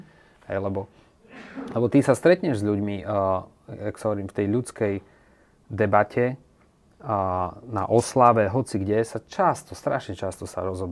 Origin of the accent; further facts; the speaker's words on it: Michalovce, Košice Region, Slovakia; Ja som pôvodom z Michaloviec